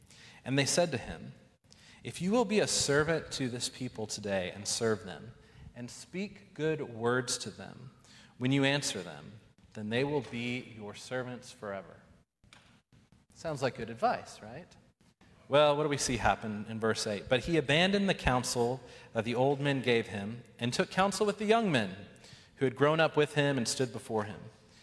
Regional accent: Texas, United States; I grew up in South Texas at a tiny church outside the Bible Belt

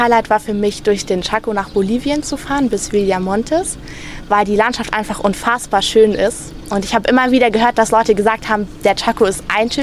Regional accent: Baden-Württemberg, Germany; Also aufgewachsen bin ich in Deutschland. Ich bin in Süddeutschland geboren, genauer gesagt in Baden-Württemberg. Das liegt ganz im Südwesten von Deutschland. Und ich habe immer in einem vergleichsweise kleinen Dorf gewohnt.

